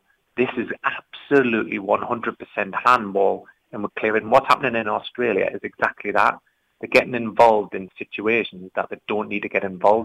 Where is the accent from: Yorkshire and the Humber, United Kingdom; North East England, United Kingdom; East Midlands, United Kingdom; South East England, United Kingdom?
North East England, United Kingdom; accent: Geordie; My Geordie accent was actually used in one